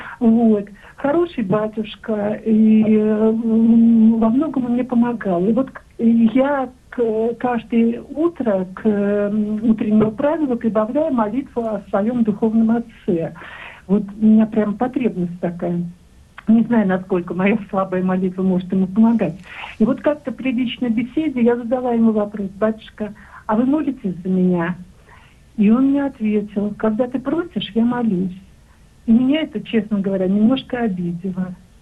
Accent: Saint Petersburg, Russia; я из Санкт-Петербурга.

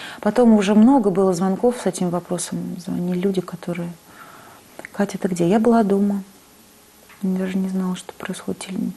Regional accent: Moscow, Russia; такую гордость за то, что я москвичка

